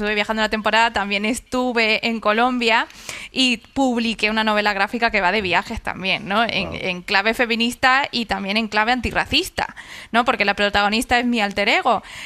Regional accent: Spain; bueno, sí, soy española.

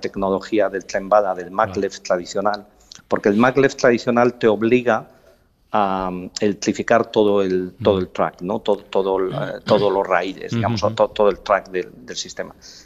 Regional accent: Spain; para los que somos españoles y conocemos bien el AVE

